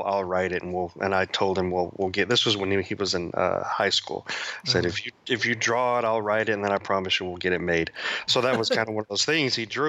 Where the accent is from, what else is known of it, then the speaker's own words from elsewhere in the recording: Texas, United States; I just, you know, started young when I'm from Texas, so there's not a whole lot to do in my